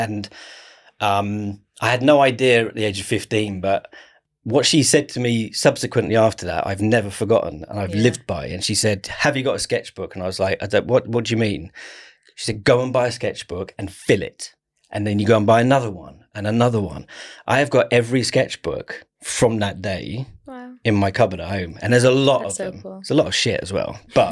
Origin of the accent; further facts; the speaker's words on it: South East England, United Kingdom; I grew up in Kent.